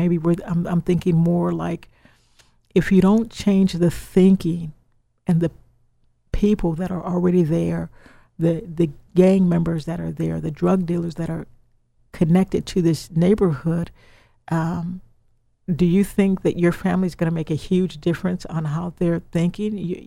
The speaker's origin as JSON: {"language": "English", "region": "Illinois", "country": "United States", "said": "now I'm from Illinois, so they're investing in an area in Chicago that I know that has a higher crime rate"}